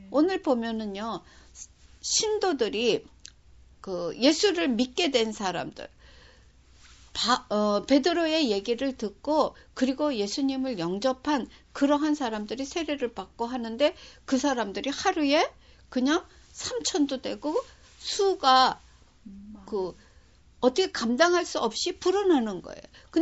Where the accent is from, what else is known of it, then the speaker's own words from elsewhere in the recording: South Korea; also born or lived in Japan; now in United States; 제가 한국에서 태어나서 자라다가 일본에서 살고 또 지금 미국 와서 살고